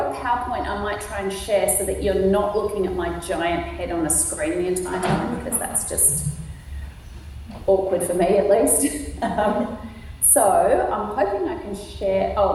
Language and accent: English; South Africa; moved away; and I grew up in South Africa for the first part of my life